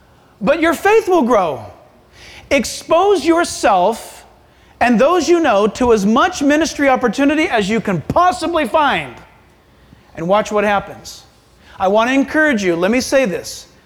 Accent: San Diego, California, United States; I was born and raised in San Diego, and I would not go to Mexico because I just thought it was insane.

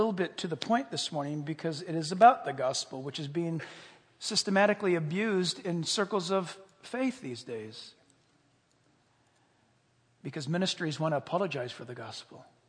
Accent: New York, United States; born there; I was born in New York. My family were survivors, and that's just how it was.

